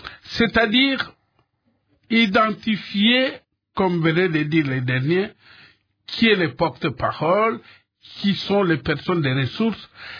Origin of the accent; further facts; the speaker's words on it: Idiofa, Kwilu, DR Congo; also born or lived in Kalemie / Uvira; Moi, je suis d'Idiofa, mais j'ai vécu à Kalemie et à Ouvira, donc je connais à peu près le coin.